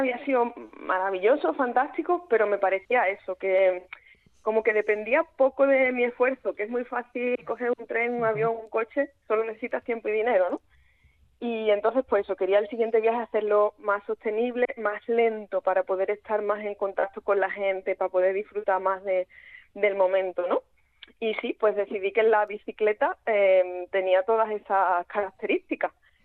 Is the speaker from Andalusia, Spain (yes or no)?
yes; Huelva, Andalusia, Spain; que yo me crié en Huelva, entonces una zona que conocía mucho